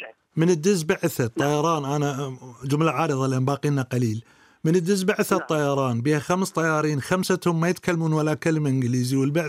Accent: Iraq; أنا أصعد للطيارة، أنا عراقي ما أشوف بطاقة من الخدمة ولا عراقية ولا عراقي

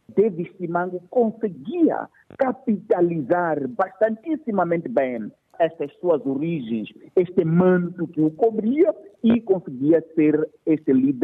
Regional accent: Mozambique; como moçambicanos, como povo, como nação.

